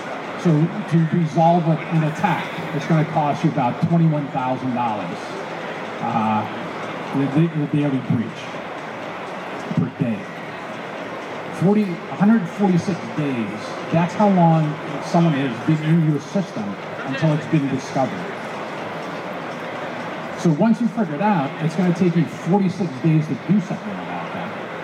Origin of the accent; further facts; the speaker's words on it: Los Angeles, California, United States; And then in California, I'm from Los Angeles